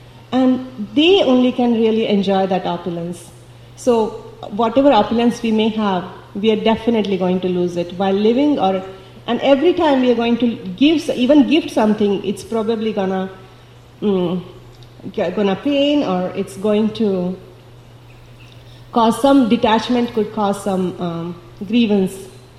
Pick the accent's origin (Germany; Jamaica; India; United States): India; when I was growing up in India